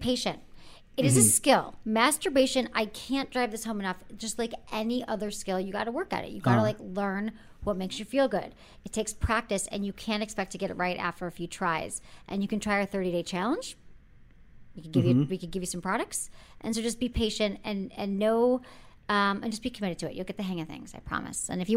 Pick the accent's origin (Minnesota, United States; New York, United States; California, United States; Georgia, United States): California, United States; San Francisco; I came from San Francisco. I'm so PC.